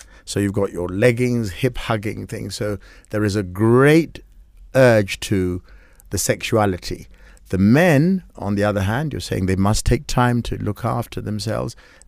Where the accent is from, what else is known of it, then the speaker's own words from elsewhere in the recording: Kenya; because we are Africans, because we're Kenyan